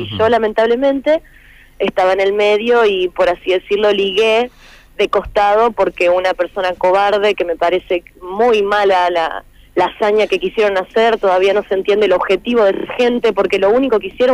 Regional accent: Lucas González, Entre Ríos, Argentina; Exactamente, los pagos luquenses.

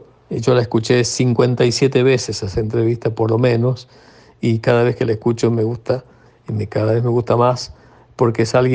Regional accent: Tucumán, Argentina; Yo me crié en Tucumán.

